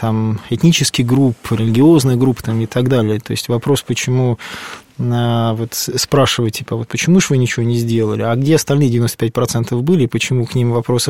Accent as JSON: {"language": "Russian", "region": "Krasnoyarsk Krai", "country": "Russia", "said": "я сам кубанский казак, я сам с Красноярского края родом."}